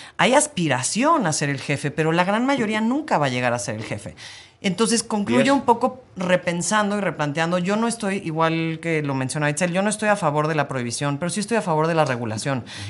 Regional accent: San Miguel de Allende, Guanajuato, Mexico; aunque crecí en San Miguel de Allende, Guanajuato

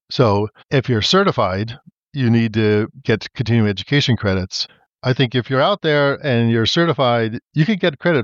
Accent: New York, United States; moved away as an adult; Yeah, I grew up in the Northeast, New York.

